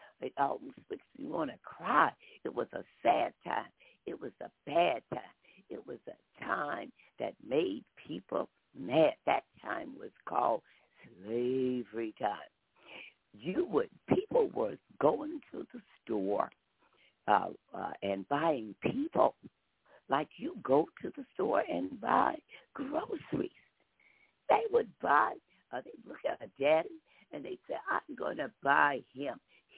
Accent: the South, United States; accent: southern; I don't even think I can pronounce that with my southern accent.

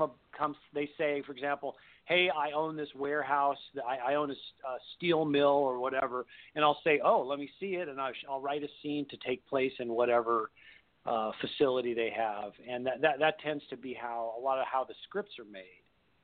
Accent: United States; we've mostly focused on touring in Europe and touring in other places because we're from America.

